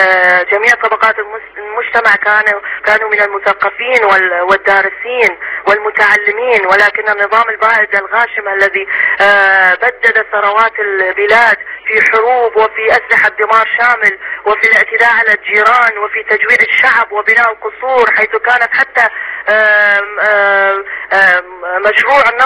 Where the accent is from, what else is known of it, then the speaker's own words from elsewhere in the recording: Baghdad, Baghdad Governorate, Iraq; moved away as an adult; now in Istanbul, Turkey; إن المواطنة التركمانية … ولدت في بغداد درست وترعرعت وأنهيت دراستي الجامعية في بغداد